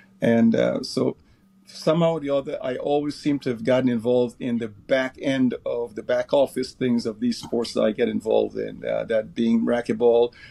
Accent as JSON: {"language": "English", "country": "Guyana", "tie": "born or raised there", "said": "I started off as a young table tennis player in my home country. I was born in Guyana in South America."}